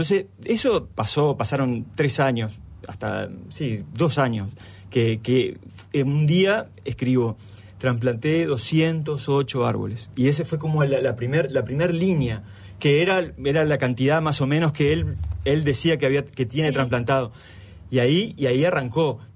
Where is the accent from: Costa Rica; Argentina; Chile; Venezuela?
Argentina; Federación, Entre Ríos; Yo soy de Federación, de la vieja Federación, de la que no existe más, ¿no? Digo, la que está bajo el agua, demolida y bajo el agua. Nací ahí y después viví en la nueva, que es la que está ahora y que hay termas